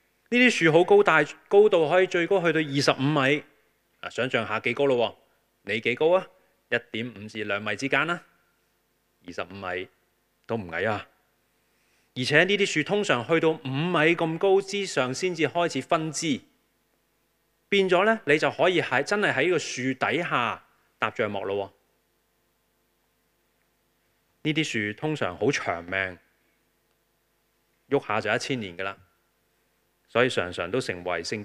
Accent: Hong Kong; 系啊，我哋香港人好紧张嗰个界线

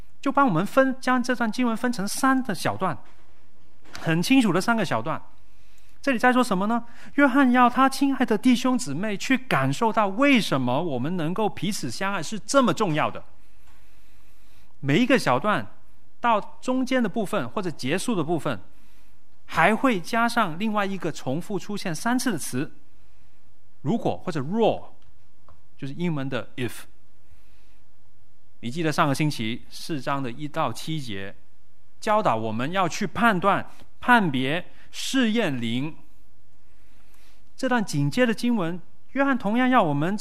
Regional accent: Guangdong, China; 好像我们广东人说的猛叉叉

